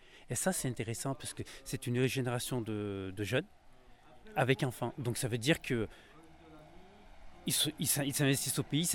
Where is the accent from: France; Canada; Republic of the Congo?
France; Die, Auvergne-Rhône-Alpes; moi je suis un autochtone, je suis né à Die, j'ai grandi ici, j'ai fait mes études un peu à droite à gauche, mais je suis revenu ici.